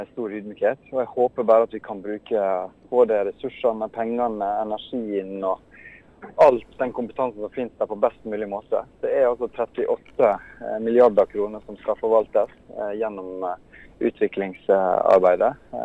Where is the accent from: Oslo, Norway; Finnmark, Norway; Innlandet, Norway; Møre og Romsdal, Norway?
Møre og Romsdal, Norway; Solvågen; Og jeg kjenner meg absolutt som en sunnmøring og røttene fra Solvågen.